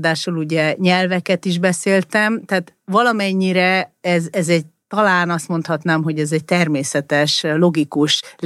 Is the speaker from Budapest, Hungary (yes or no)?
yes; Budapest, Hungary; Igen, hát én egy ilyen tipikus budapesti értelmiségi, több generációs értelmiségi családból származom